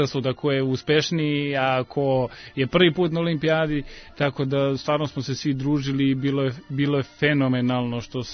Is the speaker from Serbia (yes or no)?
yes; Trstenik, Šumadija and Western Serbia, Serbia; Pa naravno da sam želao da ostanem još koji dan u Trsteniku, ipak je to moj rodni grad